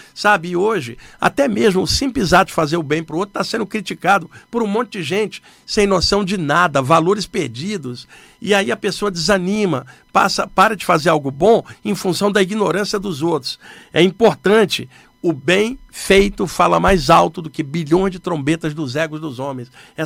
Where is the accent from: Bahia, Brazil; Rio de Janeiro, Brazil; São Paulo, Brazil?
Rio de Janeiro, Brazil; Não, eu vim da Baixada Fluminense, no Rio de Janeiro. É da onde eu vim